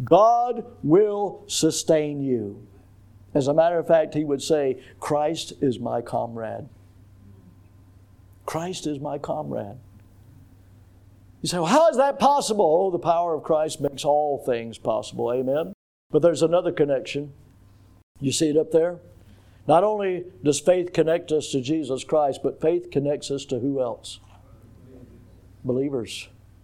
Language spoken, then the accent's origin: English; Florida, United States; I'm from Florida.